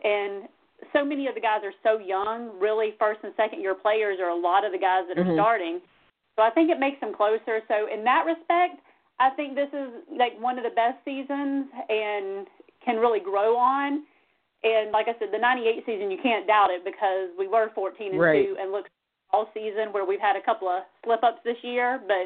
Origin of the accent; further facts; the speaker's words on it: South Carolina, United States; I'm a Carolina native, so I grew up in South Carolina